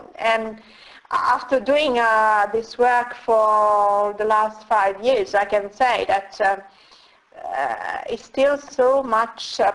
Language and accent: English; Italy; English is a second language; now in United Kingdom; I live in UK, I'm originally from Italy